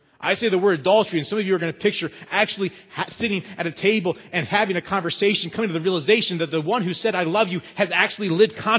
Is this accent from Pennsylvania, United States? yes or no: yes; Hershey, Pennsylvania, United States; I grew up in Pennsylvania, Hershey, Pennsylvania area, Lancaster County, Pennsylvania area. It was an interesting place to grow up.